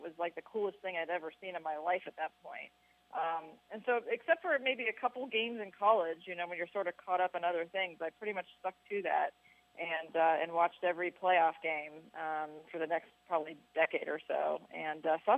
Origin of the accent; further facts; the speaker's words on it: Dayton, Ohio, United States; I grew up a baseball fan. I grew up in Dayton, Ohio, so I was a Reds fan, and we were very into the Reds.